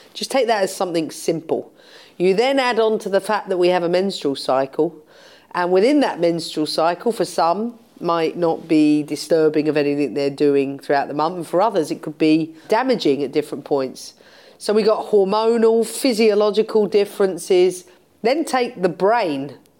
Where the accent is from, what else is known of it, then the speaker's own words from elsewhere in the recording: London, United Kingdom; I'm in London, I'm a Londoner.